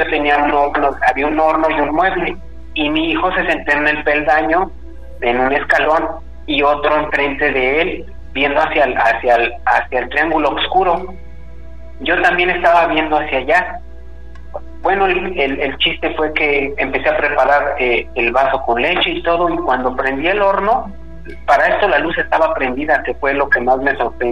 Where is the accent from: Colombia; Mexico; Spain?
Mexico; Ecatepec, State of Mexico; now in Cancún, Mexico; Pero yo soy del Estado de México, de Catepec, para ser preciso.